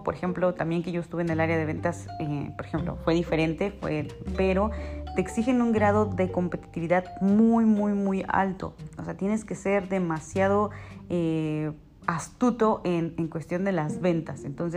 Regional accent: Mexico; en nuestro caso, como mexicanos, yo no sé en Latinoamérica, pero en México, pues es quincenal

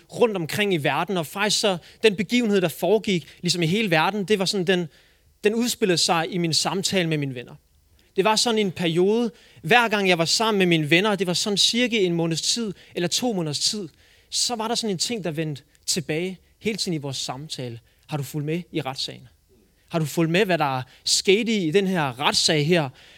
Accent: Herning, Central Denmark Region, Denmark; Som sagt, jeg kommer fra Herning, og jeg brænder rigtig meget for unge mennesker.

